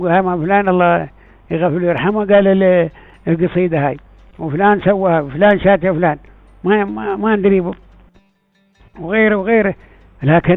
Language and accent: Arabic; United Arab Emirates